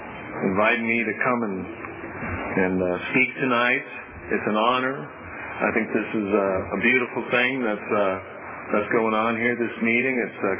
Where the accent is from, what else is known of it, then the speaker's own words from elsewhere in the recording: Minnetonka, Minnesota, United States; But I grew up in Minnesota, and a western suburb of Minneapolis called Minnetonka. And I loved it there.